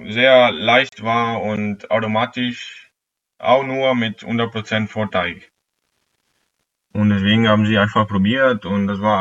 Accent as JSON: {"language": "German", "region": "northern Italy", "country": "Italy", "tie": "born or raised there", "also_born_or_lived": "Venice", "second_language": "German", "moved": "yes", "lives_now": "Germany", "said": "Also ursprünglich bin ich in Venedig geboren und habe ich mein ganzes Leben vor Deutschland einfach in Norditalien verbracht."}